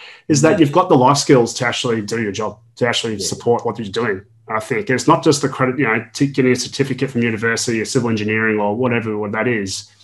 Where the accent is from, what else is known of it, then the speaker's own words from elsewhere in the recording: Melbourne, Victoria, Australia; now in Sydney, Australia; I'm from Melbourne, originally live in Sydney now, but a lot of people have, when I was living in Victoria, I moved to Byron for work reasons and just for the lifestyle choice.